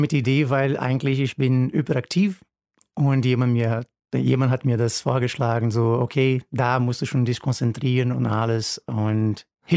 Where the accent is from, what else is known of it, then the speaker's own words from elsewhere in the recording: Rio de Janeiro, Brazil; Ich komme aus Brasilien, aus Rio.